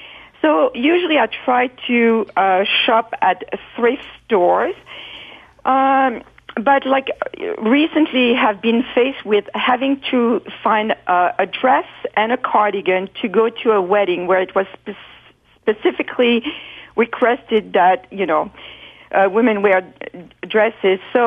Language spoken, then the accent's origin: English; France; moved away as an adult; now in United States; I'll say I'm 55, born and raised in France until I was in my mid-20s, and I've always preferred quality to quantity.